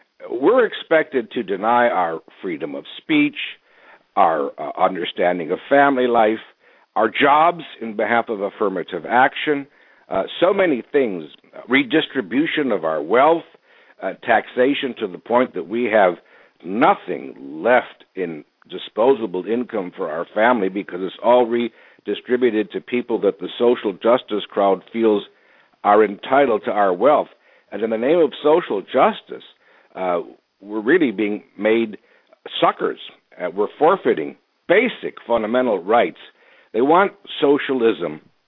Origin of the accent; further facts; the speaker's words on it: Ohio, United States; You know, Tim, when I was a kid in Ohio, I grew up in Ohio, there is an expression